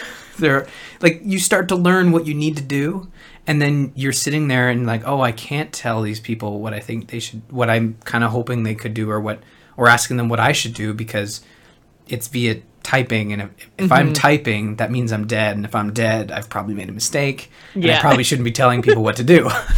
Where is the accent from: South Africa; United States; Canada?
Canada; It's all good. We're all Canadian.